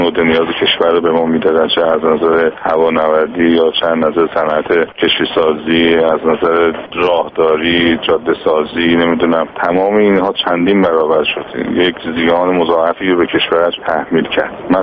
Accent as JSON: {"language": "Persian", "country": "Iran", "said": "به عنوان یک ایرانی پوزش میخوام"}